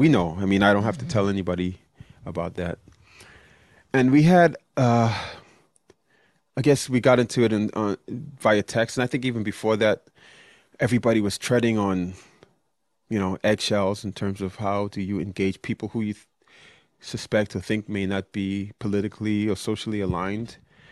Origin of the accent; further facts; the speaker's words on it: Brooklyn, New York, United States; I am black. We come from different backgrounds. He's from Connecticut. I am from Brooklyn, New York City.